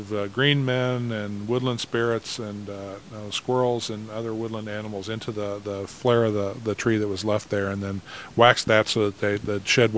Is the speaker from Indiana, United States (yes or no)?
yes; Indiana, United States; I grew up in Indiana and work in an arboretum in the Midwest where I really felt comfortable